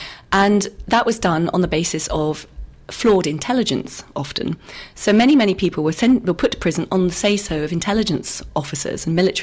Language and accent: English; United Kingdom; moved away as an adult; now in Germany; I come from Britain, and Britain is effectively a police state now. I mean, they've got so many laws in place that I recently moved out of the country to Germany